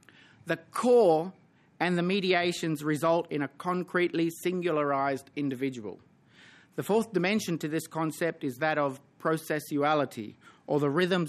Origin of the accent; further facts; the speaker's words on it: Bundaberg, Queensland, Australia; in my hometown, Bundaberg, and I'm fishing in the Burnett River, knowing that my people have done this for thousands of years, my sense of being Aboriginal is very strong.